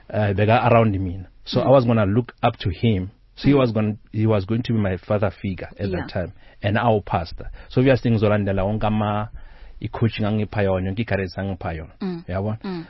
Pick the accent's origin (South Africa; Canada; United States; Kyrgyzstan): South Africa; Limpopo; Originally I'm from Limpopo.